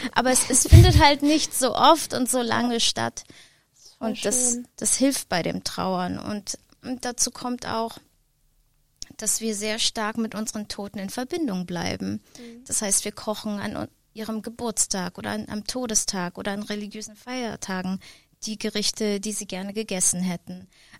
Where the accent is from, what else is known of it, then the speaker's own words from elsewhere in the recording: Laos; ich bin viele Jahre in Laos aufgewachsen